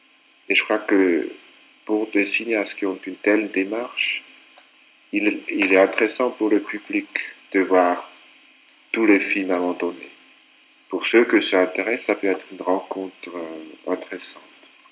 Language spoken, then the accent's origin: French; Switzerland; moved away as an adult; also born or lived in Paris, France; C'est un retour à la patrie dans la mesure où j'ai quitté la Suisse à l'âge de 20 ans, mais ayant toujours senti un peu étranger dans mon propre pays.